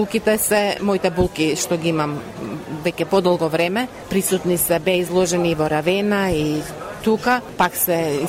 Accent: Ohrid, Southwestern, North Macedonia; now in Australia; Јас сум македонка од Охрид. Тука сум секоја година, по 3-4 месеци, по еднаш два пати доаѓам годишно. Моментално живеам во Австралија со фамилијата, а иначе корените ми се од Охрид

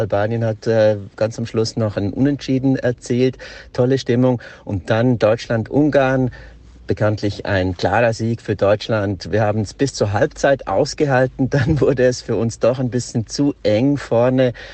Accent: Switzerland; Für mich als Schweizer natürlich ein ganz tolles Spiel

